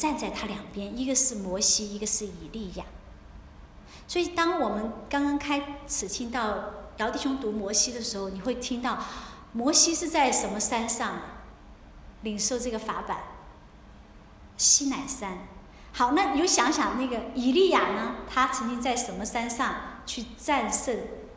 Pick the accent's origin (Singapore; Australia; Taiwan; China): China; 我们中国人常有一句古话叫什么